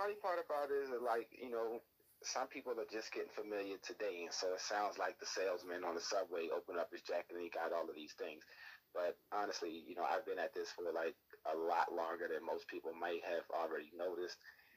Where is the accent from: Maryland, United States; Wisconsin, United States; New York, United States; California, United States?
Maryland, United States; Baltimore; now in Atlanta, United States; because I'm from Baltimore, we love crabs. And so it was the store I used to go to all the time on Marlin Avenue.